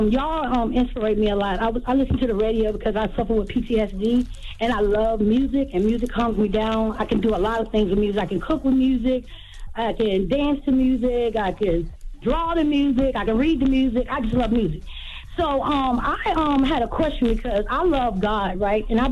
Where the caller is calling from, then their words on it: Hampton, Virginia, United States; I'm from Hampton, Virginia.